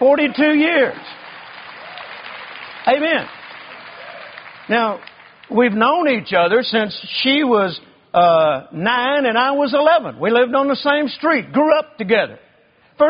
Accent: Mississippi, United States; born there; The farm where I was born in Mississippi, my grandfather, he wouldn't spend a dime.

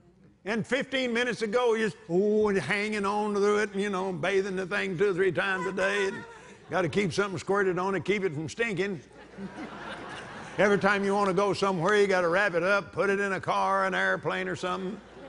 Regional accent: Texas, United States; Well, I come from South Texas, you know, or West Texas.

